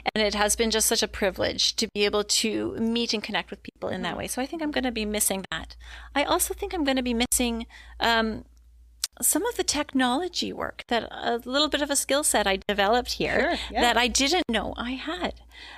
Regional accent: Sarnia, Ontario, Canada; I myself am an Ontario native. I grew up here in Ontario, in Sarnia, Ontario. I came from a big big extended family. I have a brother and a twin sister. And I just had a lovely upbringing there, lived near the water, Lake Huron.

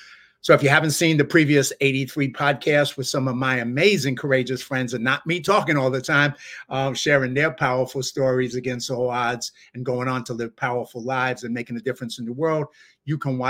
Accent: New York, United States; And good thing I'm a New Yorker and I talk too fast.

